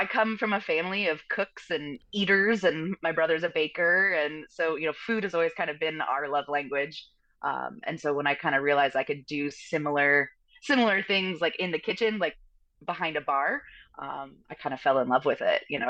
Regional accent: Arlington, Virginia, United States; I grew up in Arlington. I could walk to work.

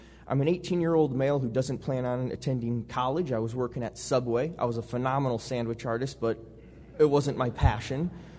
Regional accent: Iowa, United States; first language English; I'm from Iowa. I don't know any other language.

